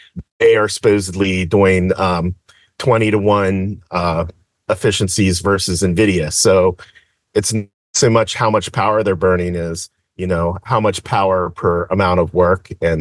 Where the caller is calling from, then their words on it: North Carolina, United States; I'm calling from the Outer Banks of North Carolina.